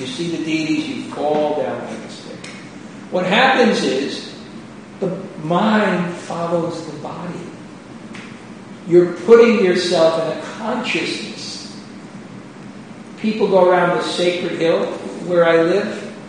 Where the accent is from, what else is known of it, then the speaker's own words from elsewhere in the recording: New York, United States; When I grew up in New York, a mother was not a good mother unless she kept a cookie box with Hostess Twinkies and Chips Ahoy